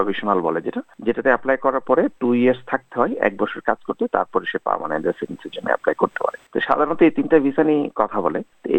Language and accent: Bangla; Dhaka Division, Bangladesh; now in abroad; সেখানে বাংলাদেশে ধরেন আমি যেখানকার কুলিয়ারচরের পাশে জয়নুলিসলাম মেডিকেল কলেজ আছে